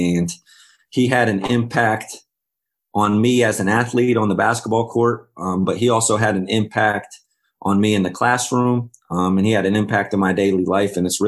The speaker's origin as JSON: {"language": "English", "town": "Bolivar", "region": "Ohio", "country": "United States", "tie": "born or raised there", "said": "I grew up in Bolivar, Ohio. I played my high school basketball at Tuskegee Valley High School."}